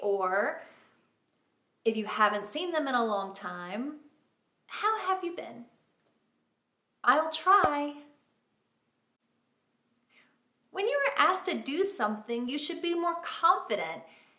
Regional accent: United States; But I didn't know that because I'm from the United States.

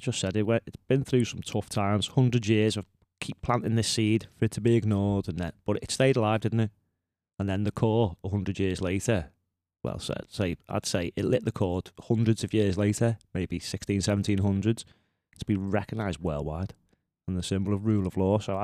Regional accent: England, United Kingdom; I'm definitely English.

